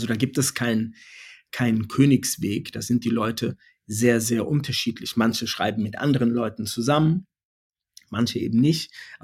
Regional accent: Frankfurt, Hesse, Germany; wir sind ja beide aus Frankfurt

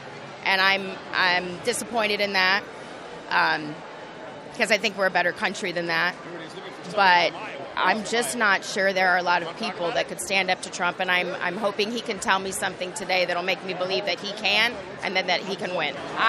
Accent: Marion, Iowa, United States; I'm from Marion, Iowa.

